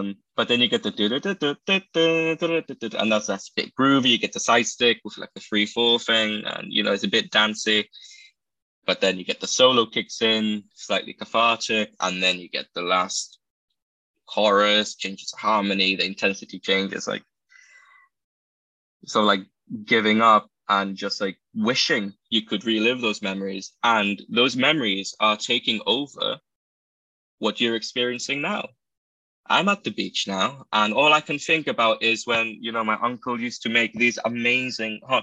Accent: Gibraltar; what I experienced as a kid growing up in Gibraltar during summer.

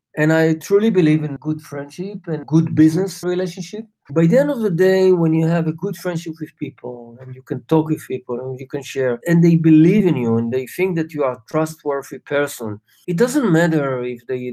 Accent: Israel; I was born in Israel and I grew up as a kid in the 70s when Israel was kind of a relatively small country.

